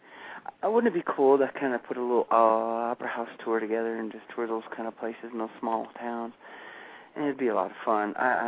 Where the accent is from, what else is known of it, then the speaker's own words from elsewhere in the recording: Montana, United States; And then I decided once I got back up to the mountains, it reminded me of where I grew up in Montana.